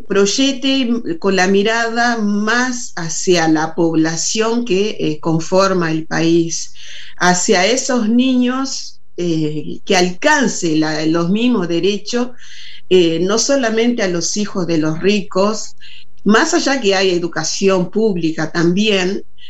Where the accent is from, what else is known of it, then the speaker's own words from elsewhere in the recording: Uruguay; also born or lived in Angola; Ya ahora a esa altura soy mitad y mitad. Mitad angolana, mitad uruguaya. He crecido mucho más en Uruguay que en Angola.